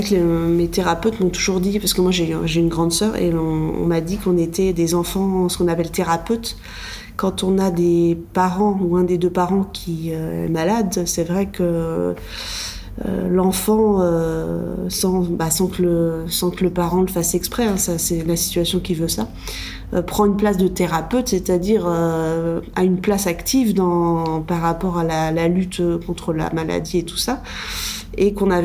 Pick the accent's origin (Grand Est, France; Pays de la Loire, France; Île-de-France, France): Pays de la Loire, France; Angers; moi je suis originaire d'Angers, de la région d'Angers, donc au nord-ouest.